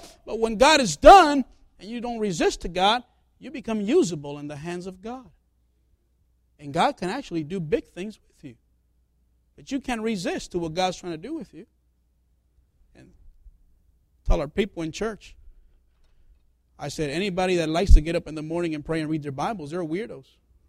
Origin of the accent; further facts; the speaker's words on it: Chicago, Illinois, United States; But I was raised in Chicago. My friends were in Chicago. My family's in Chicago.